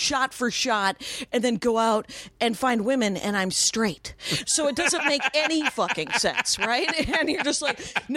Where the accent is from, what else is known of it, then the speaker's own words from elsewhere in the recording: Wisconsin, United States; Right, Madison, Wisconsin. And then, because I'm from Wisconsin.